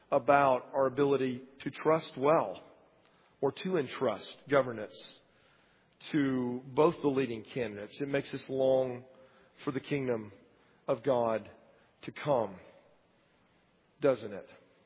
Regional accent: Lakeland, Florida, United States; I'm from Lakeland, Florida, and so therefore I am a lifetime Tigers fan.

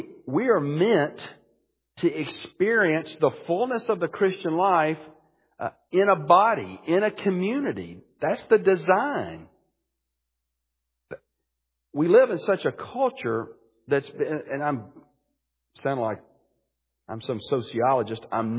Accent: Birmingham, Alabama, United States; and I grew up in Alabama, in Birmingham.

